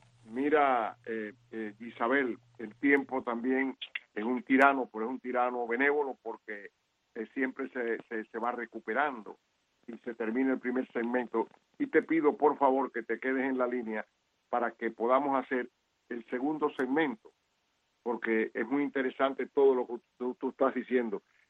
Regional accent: Cuba; moved away; Yo, como cubano, tuve la desgracia de salir de mi patria el 15 de mayo de 1961. Nunca he regresado. Mi madre murió en Cuba

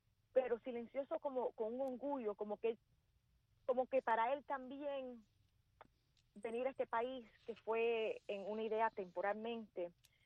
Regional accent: New Orleans, Louisiana, United States; born there; Nací en New Orleans.

